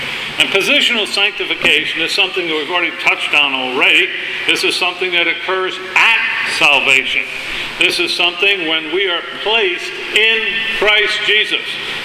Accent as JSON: {"language": "English", "region": "Rhode Island", "country": "United States", "tie": "born or raised there", "said": "I was raised in Rhode Island. So I know what it's like to have 4, 5, 6 feet of snow in your backyard."}